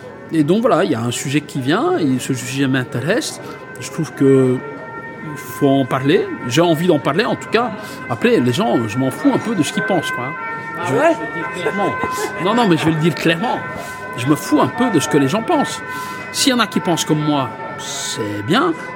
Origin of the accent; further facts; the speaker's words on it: Wallonia, Belgium; born there; Et moi-même, je viens d'une famille pauvre. Mon père était mineur. Je suis né dans le Borinage dans les années 60.